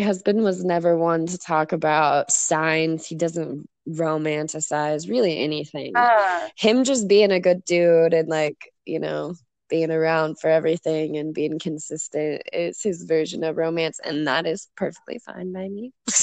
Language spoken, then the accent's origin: English; Midwest, United States; I grew up in the Midwest.